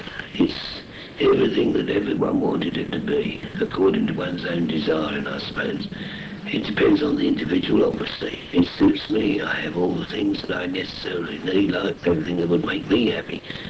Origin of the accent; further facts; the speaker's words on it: Blackheath, London, United Kingdom; also born or lived in Bristol; Actually, I came originally I came from Blackheath.